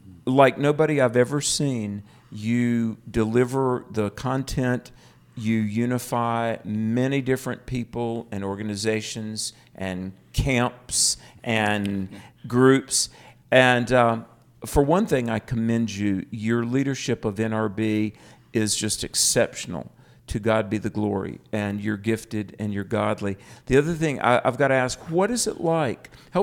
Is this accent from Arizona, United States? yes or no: no; North Carolina, United States; where I grew up near Greensboro, North Carolina, there's a large Jewish population